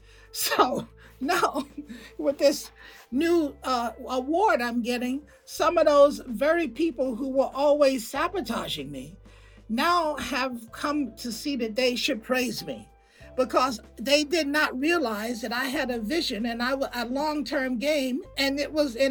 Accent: Alabama, United States; I mean, I come from Alabama. I come from a place where, you know, you have guns.

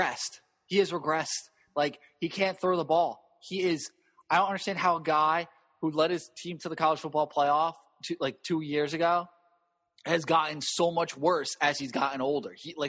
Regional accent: Ireland; Like, as an Irish man, they owe me. They owe me because they appropriate my culture.

